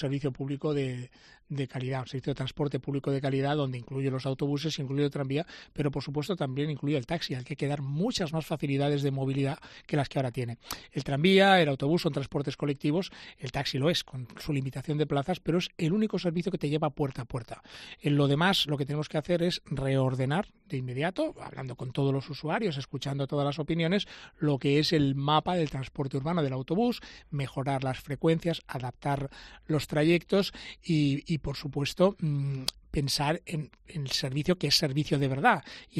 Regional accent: Zaragoza, Aragon, Spain; los derechos como ciudadanos, como zaragozanos, no son de los barrios, son de las personas que vivimos en los barrios

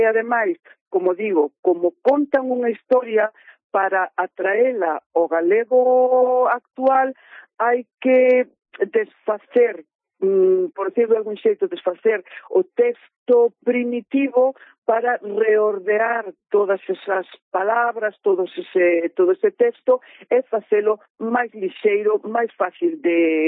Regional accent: Galicia, Spain; eu creo que como galegos non somos conscientes do valor das cantigas

